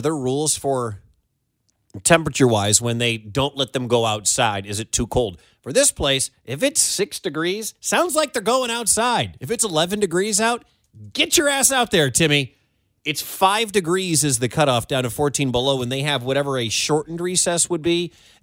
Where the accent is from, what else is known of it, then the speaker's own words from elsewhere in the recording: San Diego, California, United States; when you had recess, I was in San Diego. So I don't know what it was like growing up in the Midwest